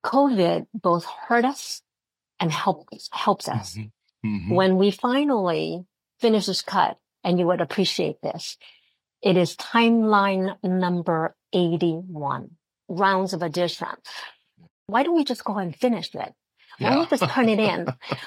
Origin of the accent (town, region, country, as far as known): China; born or raised there; English is a second language